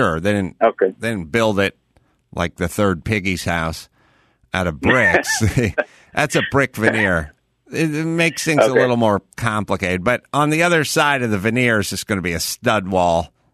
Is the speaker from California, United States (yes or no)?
yes; North Hollywood, California, United States; I grew up in North Hollywood.